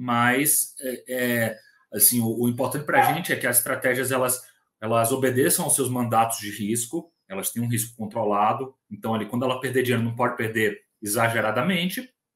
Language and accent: Portuguese; Bahia, Brazil; moved away as an adult; now in Rio de Janeiro, Brazil; eu sou baiano e vim para o Rio de Janeiro fazer faculdade aqui, né?